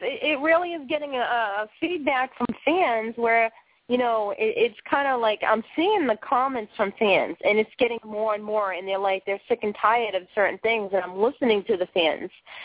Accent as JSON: {"language": "English", "town": "Boston", "region": "Massachusetts", "country": "United States", "said": "I'm white, right? You know, I was born here in America. I'm white from Boston. My background's Italian and Irish."}